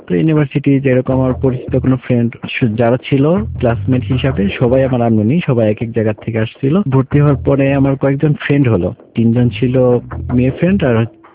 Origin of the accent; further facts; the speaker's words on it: Dhaka, Dhaka Division, Bangladesh; আমি ঢাকায় থাকি, বলতে গেলে ঢাকায় আমি জন্ম এবং বড় হওয়া।